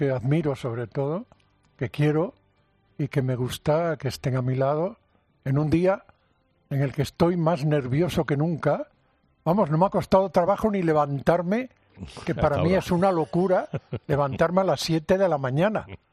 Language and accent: Spanish; Galicia, Spain; en la presentación de mi libro tiene que estar mi presidente de mi tierra, Alberto Núñez Feijóo.